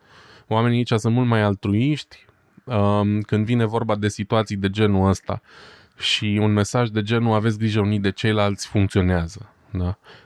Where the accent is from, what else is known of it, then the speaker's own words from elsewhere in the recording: Romania; now in Germany; ce văd eu ca om, ca român în diaspora